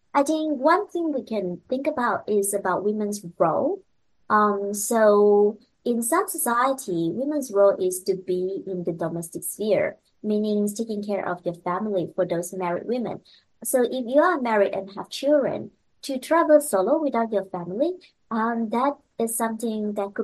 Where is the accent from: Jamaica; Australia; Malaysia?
Malaysia; English is a second language; So I was originally from Malaysia, which is a Muslim country. I'm a Malaysian Chinese